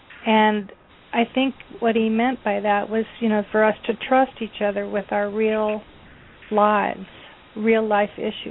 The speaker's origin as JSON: {"language": "English", "country": "Ghana", "tie": "born or raised there", "said": "And one of the things we had to do in Africa growing up in Ghana is we had to spend a lot of time in the car together because it always took forever to get anywhere."}